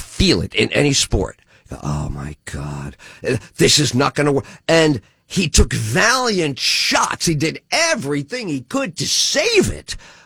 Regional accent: New York, United States; I'm a basketball crazy fan because I grew up in New York and the Knicks were great.

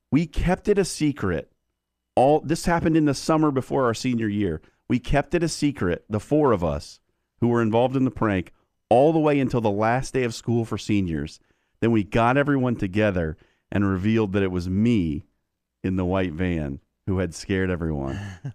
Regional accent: Springfield, Nebraska, United States; So I grew up in Springfield, Nebraska for my high school years, which is the town south of the Omaha area, Platteview High School.

